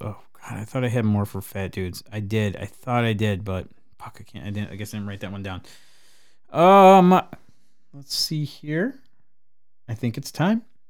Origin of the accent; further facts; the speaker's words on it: Traverse City, Michigan, United States; See, I grew up in Traverse City, and up there we get snow. It's what we do.